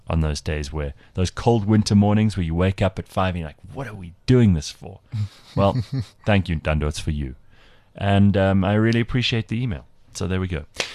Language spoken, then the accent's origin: English; Durban, KwaZulu-Natal, South Africa; I wish I had because I'm from Durban and I knew it wouldn't have worked out.